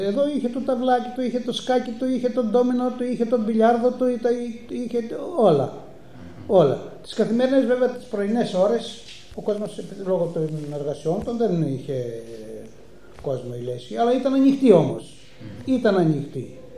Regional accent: Sikorachi, Eastern Macedonia and Thrace, Greece; γιατί και εγώ ευρύτης είμαι, από τη Σικοράχη της Αλεξανδρουπόλεως.

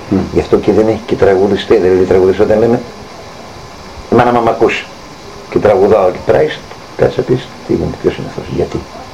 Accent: Istanbul, Turkey; Εγώ είμαι από Κωνσταντινούπολη.

